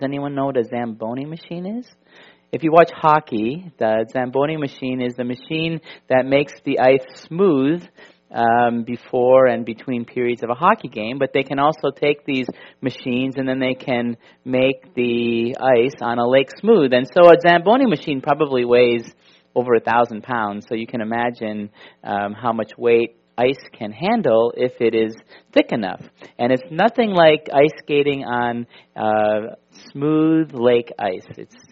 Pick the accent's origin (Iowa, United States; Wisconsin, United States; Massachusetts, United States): Wisconsin, United States; I remember I have many good memories of my days growing up in Wisconsin, where the local park had a lake